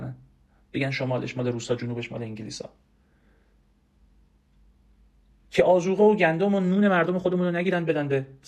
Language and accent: Persian; Iran; به عنوان یک ایرانی باید نسبت به این موضوعات اطلاعات داشته باشیم